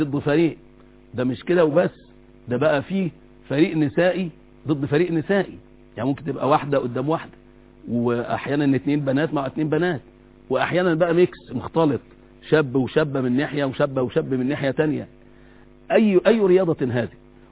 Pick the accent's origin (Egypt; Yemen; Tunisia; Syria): Egypt; ممكن يكون ليس هذا عندنا في مصر أو ليس بارزا في مصر